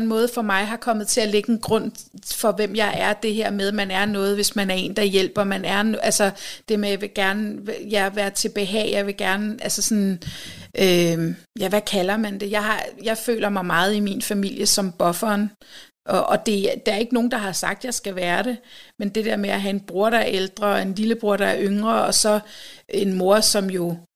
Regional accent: Rødovre, Capital Region of Denmark, Denmark; Jeg er født og opvokset i Rødovre, som en ud af fire i en børneflok.

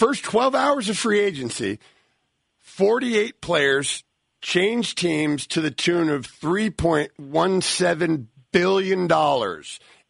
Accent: California, United States; born and raised in the Bay Area, lifelong Warriors fan

